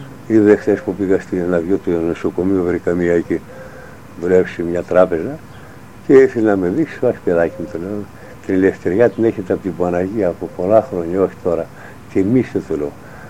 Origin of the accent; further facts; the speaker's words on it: Kistritsa, Turkey; Είμαι από την Κιστρίτσα. Έχει και στα Σέρα συγγενείς, στα Καλαβέντρα.